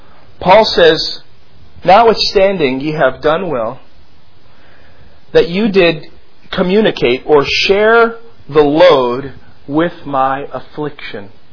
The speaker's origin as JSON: {"language": "English", "country": "United States", "said": "As an American missionary, I feel like I just squeezed the churches"}